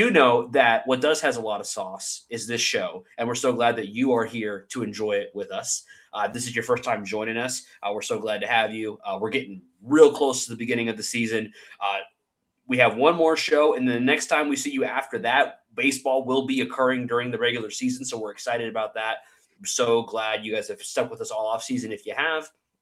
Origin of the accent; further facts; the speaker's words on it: United States; even though I'm an American